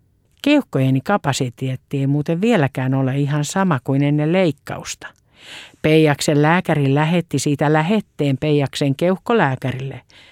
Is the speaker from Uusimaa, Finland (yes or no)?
yes; Espoo, Uusimaa, Finland; Olen espoolainen ja kotipaikkani sairaala on Espoon Jorvas